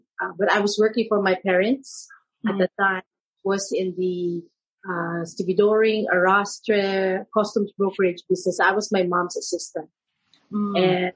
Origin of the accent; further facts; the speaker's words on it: San Juan, Metro Manila, Philippines; Well, I grew up in Manila. San Juan, it's called. It's a town in the metropolitan, near everything, and quite safe.